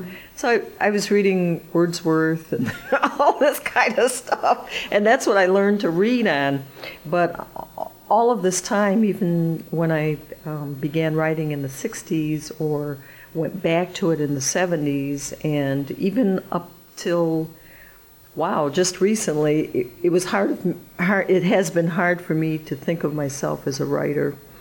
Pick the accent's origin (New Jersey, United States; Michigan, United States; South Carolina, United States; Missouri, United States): Michigan, United States; Detroit; No, I grew up in Detroit.